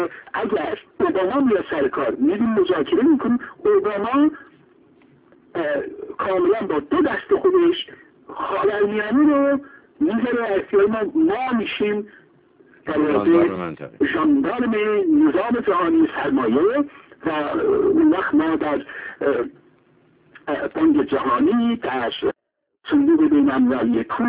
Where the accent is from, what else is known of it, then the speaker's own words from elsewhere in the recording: Iran; نه به خاطر اینکه مثلا ما ایرانی هستیم و ناسیونالیسم